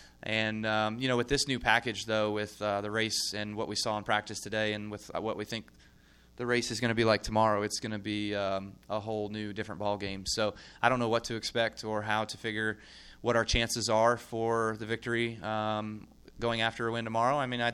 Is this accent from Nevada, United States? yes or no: yes; Las Vegas, Nevada, United States; to do it here in Las Vegas at my hometown track would certainly be huge.